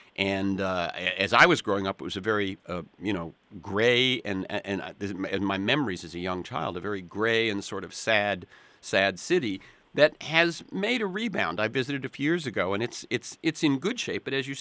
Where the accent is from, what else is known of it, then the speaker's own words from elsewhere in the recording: New Bedford, Massachusetts, United States; born there; Now, I was born in New Bedford.